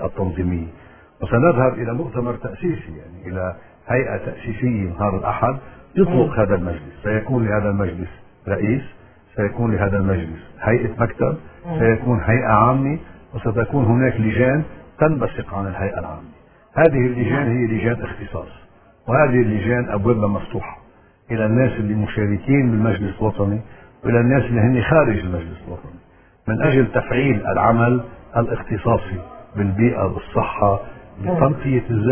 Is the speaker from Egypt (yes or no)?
no; Lebanon; يعني نحن كلبنانيين